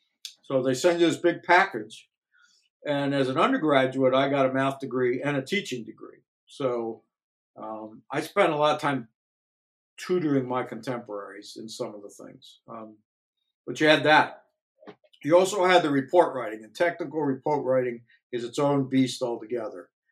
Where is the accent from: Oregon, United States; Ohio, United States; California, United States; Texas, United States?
Ohio, United States; and we grew up in Northeast Ohio, and Mike ended up being an astronaut.